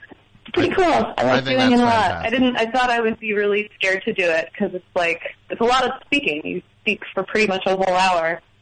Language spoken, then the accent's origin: English; New York, United States; I grew up out on the East End, though.